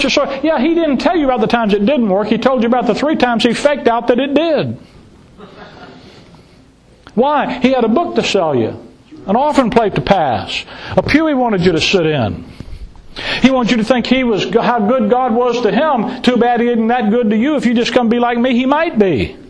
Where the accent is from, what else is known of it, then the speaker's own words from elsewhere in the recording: Gulf Coast, United States; I love the water. Born and raised on the Gulf Coast.